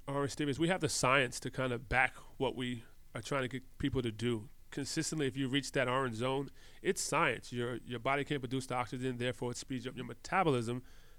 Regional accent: Astoria, New York, United States; now in France; You know, I'm a kid from Astoria, Queens. Now I'm living in the south of France.

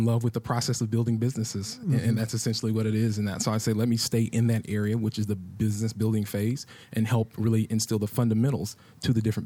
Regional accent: Rome, Georgia, United States; but ironically from my hometown, Rome, Georgia.

